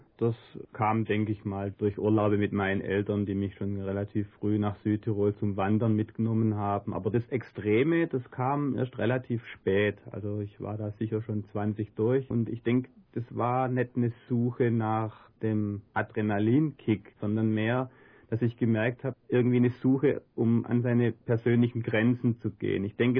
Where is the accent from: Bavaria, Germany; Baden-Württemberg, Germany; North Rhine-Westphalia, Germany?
Baden-Württemberg, Germany; Neckarsulm; born there; Ich bin gebürtiger Neckarsulmer. Aber lebe jetzt schon seit 8 Jahren in der Region